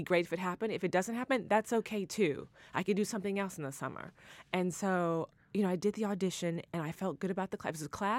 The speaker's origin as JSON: {"language": "English", "town": "Huntsville", "region": "Alabama", "country": "United States", "said": "Yeah, I'm a Southerner. Yeah. Huntsville, Alabama."}